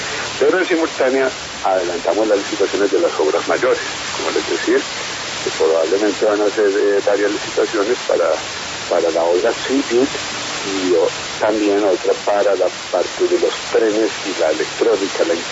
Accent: Medellín, Antioquia, Colombia; Yo soy de Medellín.

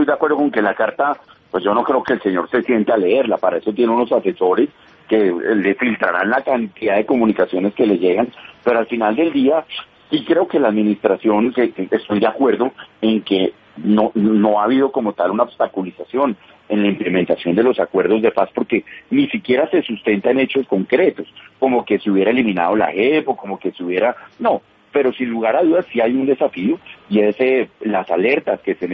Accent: Colombia; yo como colombiano

